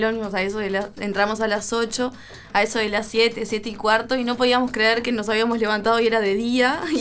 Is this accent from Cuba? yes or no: no; Santa Lucía, Canelones, Uruguay; Bien, yo soy de Santa Lucía